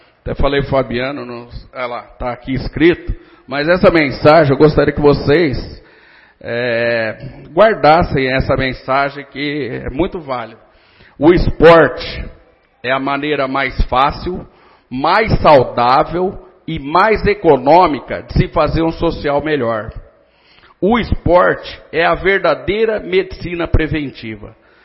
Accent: Garça, São Paulo, Brazil; como eu sou de Garça, mas eu tenho o maior orgulho

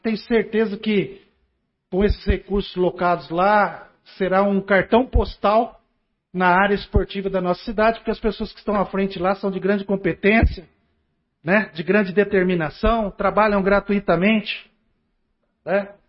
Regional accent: Garça, São Paulo, Brazil; born there; onde nasci, né? E cada vez mais eu quero que a saúde de Garça melhore.

